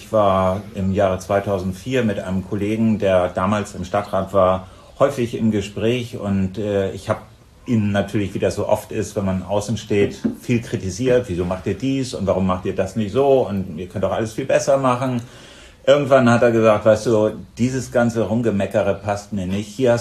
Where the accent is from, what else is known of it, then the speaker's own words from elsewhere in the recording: Buchholz, Lower Saxony, Germany; ich bin 57 Jahre alt, Bürgermeister der Stadt Buchholz. Ich komme aus Buchholz, bin hier zur Schule gegangen, habe hier mein Abi gemacht am Gymnasium am Kattenberg